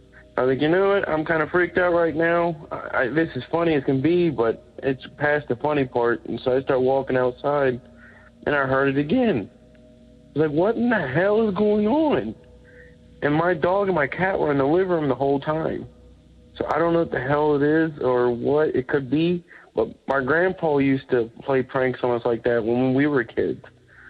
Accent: Florence, Kentucky, United States; I'm from Florence, Kentucky.

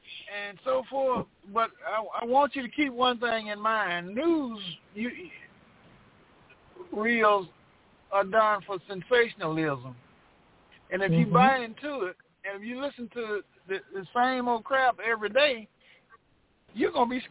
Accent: Alabama, United States; moved away; I grew up in Alabama. I came here to Texas in 1982.

